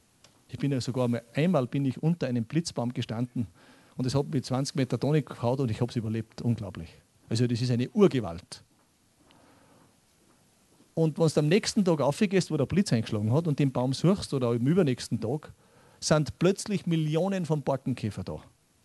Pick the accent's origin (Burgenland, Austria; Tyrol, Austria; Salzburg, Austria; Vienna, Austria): Salzburg, Austria; Das ist genau das Gleiche, wie wenn ich als Salzburger nach Vorarlberg komme.